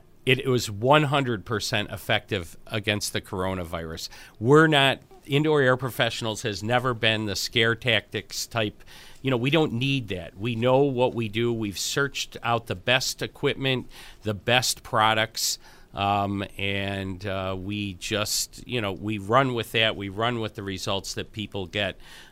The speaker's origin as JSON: {"language": "English", "town": "Buffalo", "region": "New York", "country": "United States", "said": "I'm from Buffalo, so show me."}